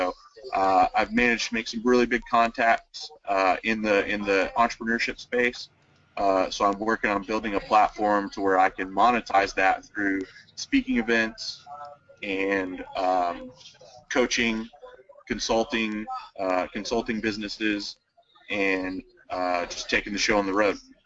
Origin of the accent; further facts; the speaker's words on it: Tulsa, Oklahoma, United States; I'm from Tulsa, Oklahoma.